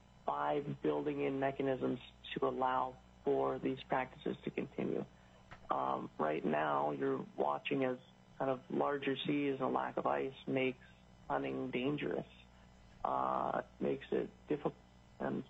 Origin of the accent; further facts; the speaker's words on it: Alaska, United States; I grew up partly in St. Lawrence Island, Yamble, in the Bering Straits, where we grew up in a community of about 800 people where everybody was Alaska Native.